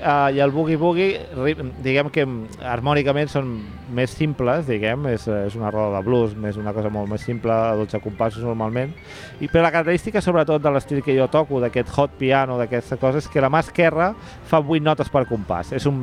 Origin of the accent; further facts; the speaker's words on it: Barcelona, Catalonia, Spain; Jo soc de Barcelona, però hi ha molta gent que es pensa que soc de Sabadell i molt content de poder dir també que soc mig sabadellenc.